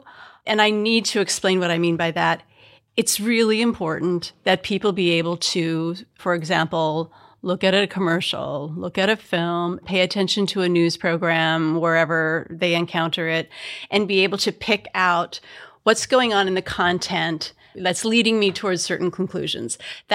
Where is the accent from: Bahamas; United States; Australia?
United States; Midwest; I was so fascinated because I'm from the Midwest.